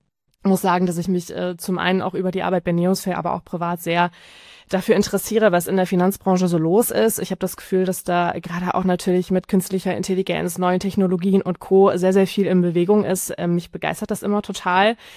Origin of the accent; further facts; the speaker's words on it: Hesse, Germany; Also ich komme aus dem Raum Frankfurt.